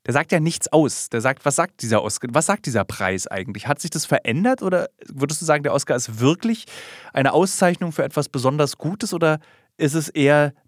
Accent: East Germany, Germany; dass wir beide aus dem Osten sind.

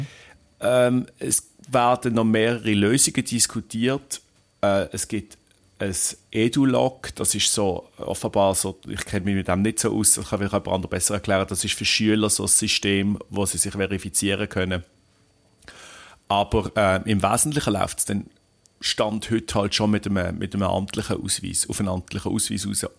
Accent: Switzerland; als Schweizer

